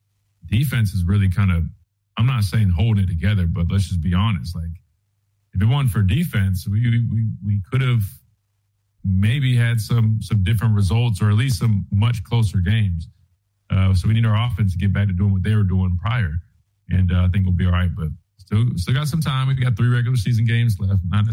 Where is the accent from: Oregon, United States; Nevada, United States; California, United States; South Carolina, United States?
South Carolina, United States; Columbia; Growing up in Columbia outside of Fort Jackson, it's either you go to college or you pretty much join the military.